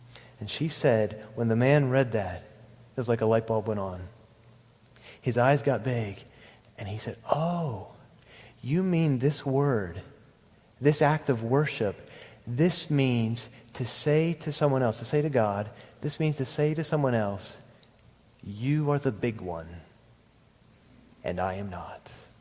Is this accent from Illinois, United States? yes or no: no; Pennsylvania, United States; You know, I grew up in Fulton County. You get the storms get to you a little bit earlier over there.